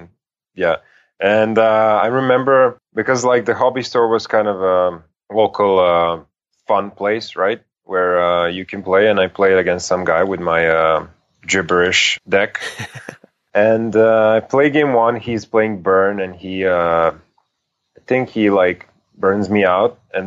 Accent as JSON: {"language": "English", "town": "Novi Sad", "region": "Vojvodina", "country": "Serbia", "tie": "born or raised there", "second_language": "English", "said": "That's my home country, as well as my hometown is Novi Sad, and I've been living there since I was born."}